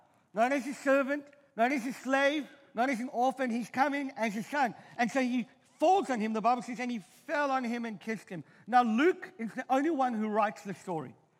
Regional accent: Cape Town, Western Cape, South Africa; I come from Cape Town, and I'm a Cape Coloured

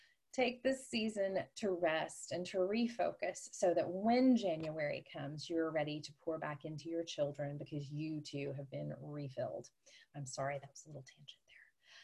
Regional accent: the South, United States; And I'm from the South.

